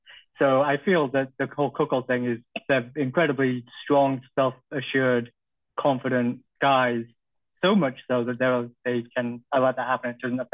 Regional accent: England, United Kingdom; I'm English and all Americans eat disgustingly.

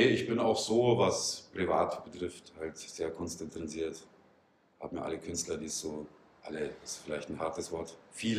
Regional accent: Munich, Bavaria, Germany; born there; ich bin gebürtiger Münchner, man kann es noch sagen.

